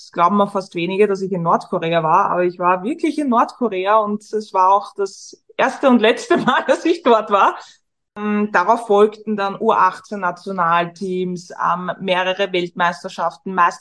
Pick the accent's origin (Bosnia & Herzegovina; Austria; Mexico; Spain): Austria; Vienna; Ich bin Singer-Songwriterin, also auch Digital Creatorin, Veranstalterin aus Wien.